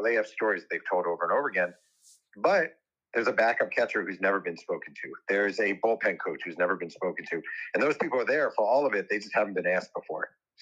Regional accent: New York, United States; So I grew up in New York, but I was always sort of wowed by LA and Southern California.

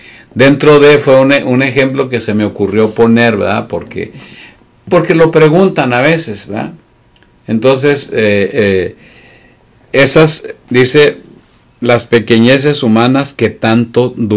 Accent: Mexico; porque sí somos bien pachangueros, porque soy mexicano y lo entiendo perfectamente.

